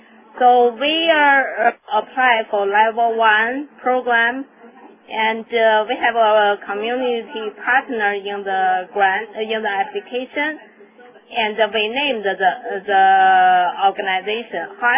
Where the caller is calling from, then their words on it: Warsaw, Illinois, United States; I'm calling from Warsaw, Illinois, at Chicago.